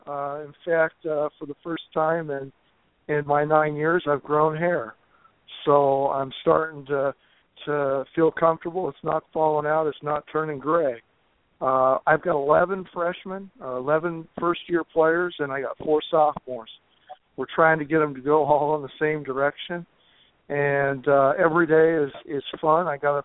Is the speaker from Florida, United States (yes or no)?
no; Oregon, United States; I grew up out in Oregon in the North Willamette Valley and coached out at State and High School for many years before coming out to Lower Columbia.